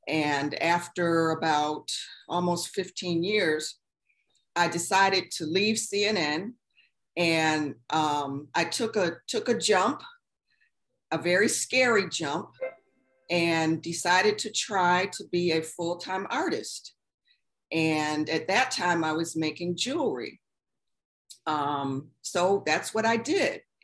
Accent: Buffalo, New York, United States; I'm from Buffalo, New York, just like you.

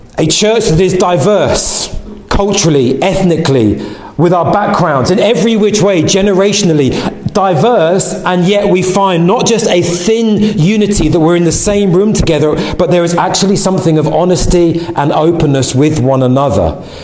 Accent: London, United Kingdom; born there; Because I was born in London.

